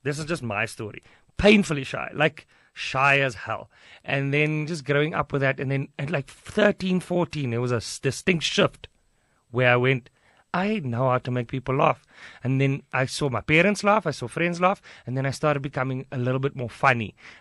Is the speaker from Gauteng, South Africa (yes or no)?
no; Eastern Cape, South Africa; I'm from Henke, sorry.